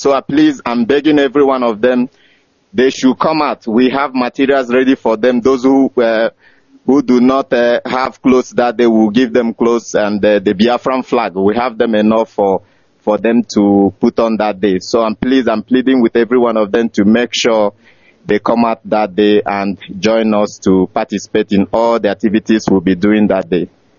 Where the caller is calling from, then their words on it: Mexico City, Mexico; Good afternoon from here in Mexico City. … I'm calling from Mexico City.